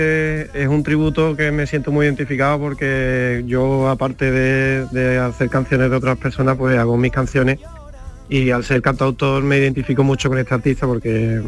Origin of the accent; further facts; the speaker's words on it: Andalusia, Spain; el que somos los dos de Andalucía, la edad, que somos de la misma edad